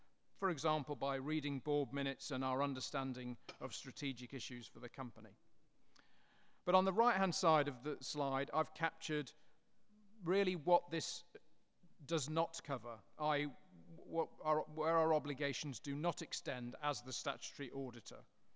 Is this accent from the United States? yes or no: no; England, United Kingdom; first language English; I will be presenting in English, my native language, but as I didn't go to one of the better schools in England